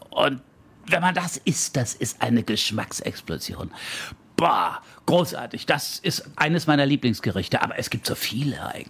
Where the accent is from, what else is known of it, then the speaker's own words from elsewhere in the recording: Hesse, Germany; ich habe es gerade erwähnt, ich bin Hesse